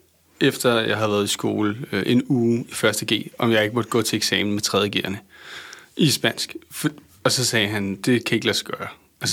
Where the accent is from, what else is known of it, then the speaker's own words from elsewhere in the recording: Dragør, Capital Region of Denmark, Denmark; jeg er født og opvokset i Dragør.